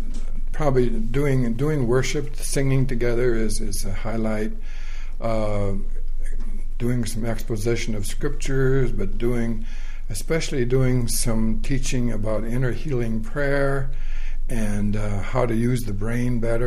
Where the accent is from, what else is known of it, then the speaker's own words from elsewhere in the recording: Michigan, United States; also born or lived in Iowa; No, I was born in Iowa and grew up in Michigan. And I went to Christian schools and Calvin College in Grand Rapids.